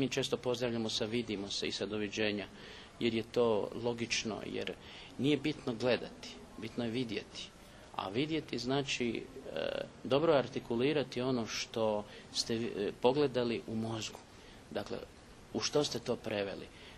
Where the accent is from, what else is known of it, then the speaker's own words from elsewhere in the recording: Sarajevo, Federation of Bosnia and Herzegovina, Bosnia & Herzegovina; now in Zagreb, Croatia; jer ja sam inače iz Sarajeva, dakle, ko zna ili bi došao u Zagreb ili bilo gdje drugdje